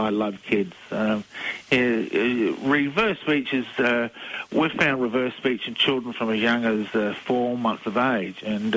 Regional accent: Australia; also born or lived in United States; now in England; Fairly new to England. I'm from Australia, as you can tell by the accent.

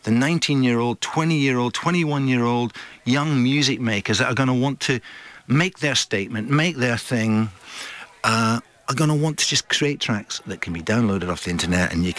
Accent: Scotland, United Kingdom; also born or lived in Liverpool; I'm originally Scottish.

